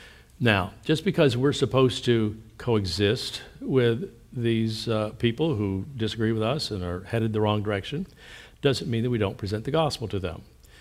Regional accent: Pennsylvania, United States; Originally, I'm from Pennsylvania.

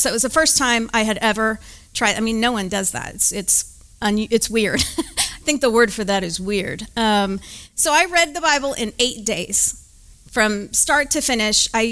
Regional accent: Albany, Oregon, United States; now in Dallas, United States; So I'm not from here, I'm from Oregon originally.

